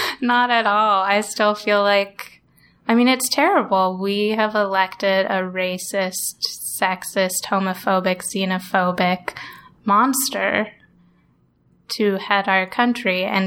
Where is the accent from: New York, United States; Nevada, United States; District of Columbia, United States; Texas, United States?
Nevada, United States; And I grew up in Nevada.